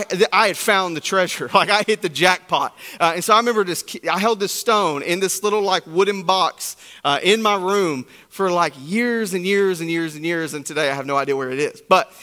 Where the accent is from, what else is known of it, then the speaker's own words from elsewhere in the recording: Tennessee, United States; I grew up in East Tennessee, so my family used to go to Gatlinburg a few times a year.